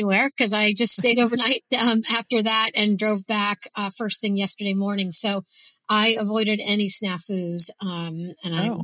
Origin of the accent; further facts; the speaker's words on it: Ohio, United States; I grew up in Ohio near Cleveland, and my brother still lives there.